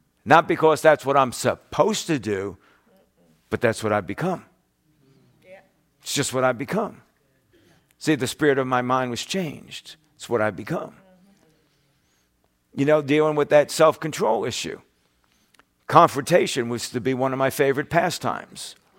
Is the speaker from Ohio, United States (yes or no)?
no; New York, United States; Now, I'm a New Yorker.